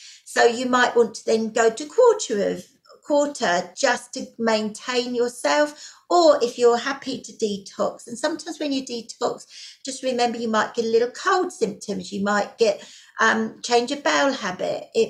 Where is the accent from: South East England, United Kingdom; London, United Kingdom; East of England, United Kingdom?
South East England, United Kingdom; I come from England. You might have guessed from the accent there. And I come from a county called Surrey.